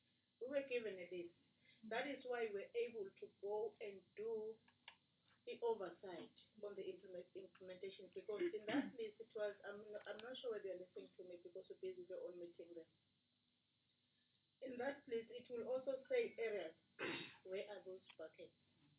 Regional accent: Mbombela, Mpumalanga, South Africa; Given that, unfortunately, I'm from Mbombela.

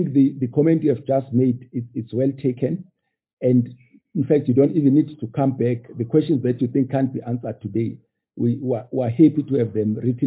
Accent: Pietermaritzburg, KwaZulu-Natal, South Africa; I'll tell you, I come from Pietermaritzburg, and a lot of these private schools, and they do a good job.

